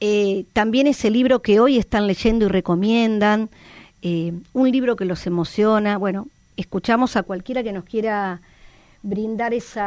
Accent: Argentina; nosotros recibimos un premio más como argentinos

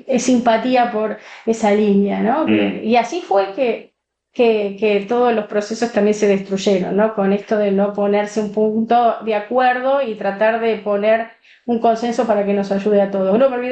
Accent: Argentina; nosotros como argentinos nos tendremos que adaptar a ese proceso.

